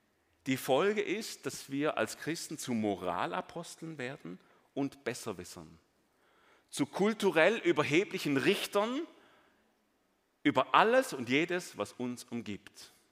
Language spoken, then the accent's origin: German; Germany; Aber es ist kein Geheimnis, dass in Deutschland, meinem Heimatland